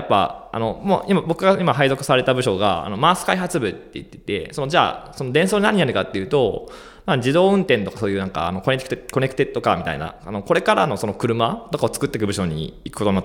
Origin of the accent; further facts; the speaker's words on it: Aichi, Japan; 僕はあの、もともと愛知県出身なんで